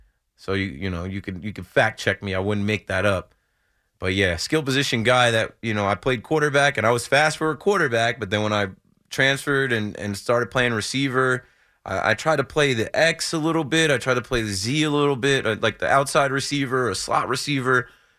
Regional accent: New Jersey, United States; I'm from Jersey. I'm in New York all the time.

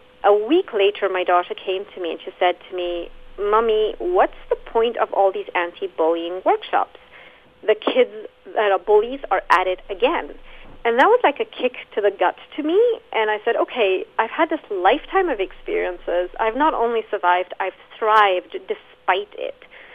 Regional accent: South Africa; also born or lived in Zambia; I was born in Central Africa, Zambia. I grew up in apartheid South Africa.

